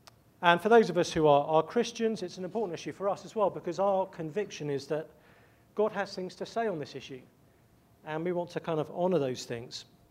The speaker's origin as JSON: {"language": "English", "region": "England", "country": "United Kingdom", "lives_now": "United States", "said": "I'm an Englishman who's a bit of an Americanophile. So although my accent sounds like I would happily rule over you at the first opportunity I got, I love the US."}